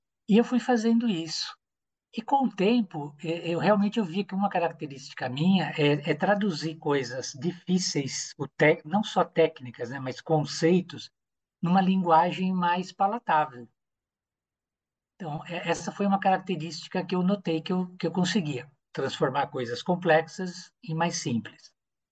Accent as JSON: {"language": "Portuguese", "region": "São Paulo", "country": "Brazil", "said": "Eu sou paulistano, nascido no dia 7 de setembro na maternidade de São Paulo. Mais paulistano que eu, impossível."}